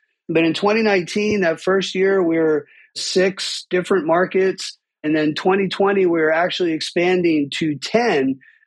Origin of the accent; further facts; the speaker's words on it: Pittsburgh, Pennsylvania, United States; I grew up in Pittsburgh with 2 passions, music and dirt bikes.